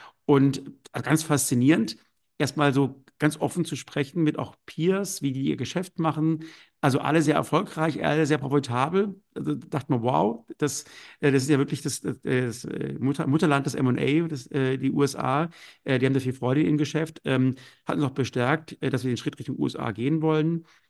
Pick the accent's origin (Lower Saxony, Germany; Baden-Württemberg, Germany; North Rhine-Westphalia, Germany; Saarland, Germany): Baden-Württemberg, Germany; Karlsruhe; bin aufgewachsen in Karlsruhe, habe da bei der Deutschen Bank ein duales Studium gemacht und habe dann noch Wirtschaftswissenschaft studiert in Witten-Herdecke und in Austin, Texas